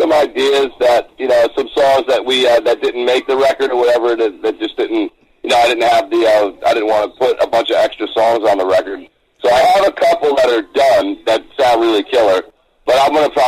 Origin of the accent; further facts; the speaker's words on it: New Jersey, United States; I grew up in New Jersey, which is sucks for me because I should have been a Devils fan